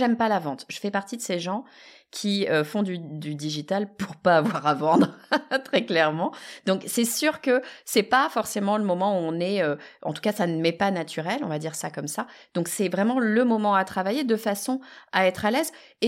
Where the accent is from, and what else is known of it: France